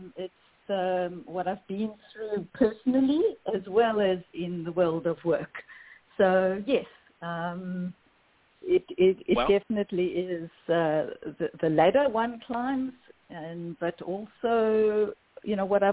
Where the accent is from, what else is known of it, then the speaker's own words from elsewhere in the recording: South Africa; moved away as an adult; now in United States; So I'm actually South African, born and bred. I've been in the U.S. for 10 years. And my heritage is Greek. So that's why you are hearing a very mixed accent.